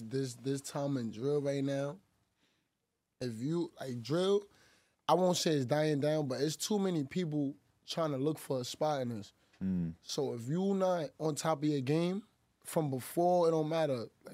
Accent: New York, United States; So I'm from Eastchester Gardens, ECG.

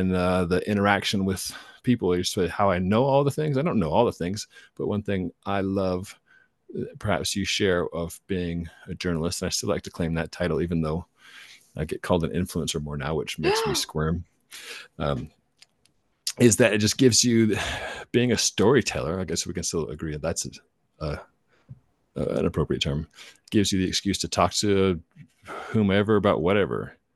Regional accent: Albuquerque, New Mexico, United States; I'm from Albuquerque, New Mexico.

